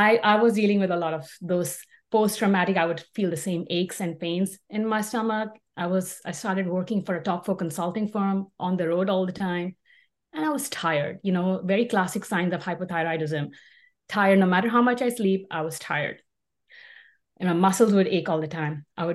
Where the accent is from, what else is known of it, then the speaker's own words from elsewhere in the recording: India; moved away as an adult; now in United States; I'm an Indian immigrant and I came to the US now almost 20 years ago.